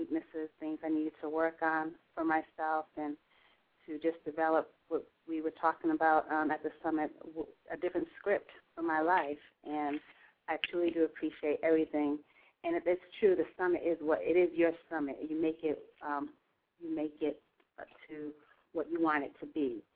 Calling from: Atlanta, Georgia, United States; I'm from Atlanta, Georgia.

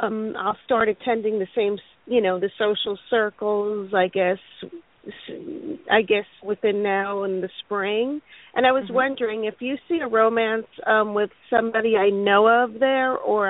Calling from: Delray Beach, Florida, United States; Hi, ladies. Happy President's Day.

